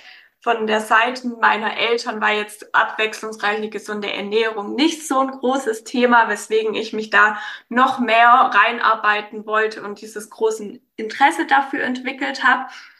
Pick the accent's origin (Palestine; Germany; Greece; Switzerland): Germany; Baden-Württemberg; Ich komme aus der Umgebung Stuttgart und bin 25 Jahre alt.